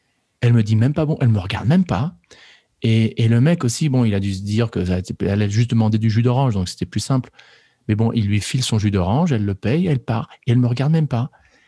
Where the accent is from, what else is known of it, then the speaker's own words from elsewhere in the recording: United States; French is a second language; Parce que je suis un Américain, donc il faut bien que je fasse les trucs à l'américaine au Mexique, quoi.